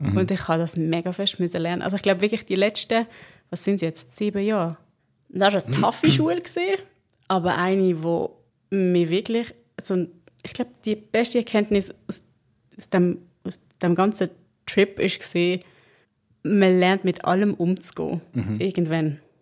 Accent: Basel-Landschaft, Switzerland; ich komme da irgendwo aus dem Baselbiet, habe von Tuten und Blasen keine Ahnung gehabt.

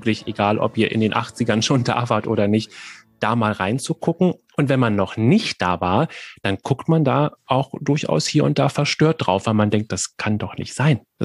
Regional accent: Berlin, Germany; Als Berliner geht man da ja nicht hin.

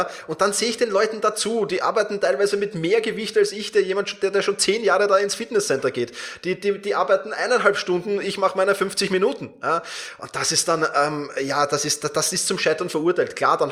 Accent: Vienna, Austria; Also wir kommen zwar beide aus Wien, aber wir kannten uns vorher nicht.

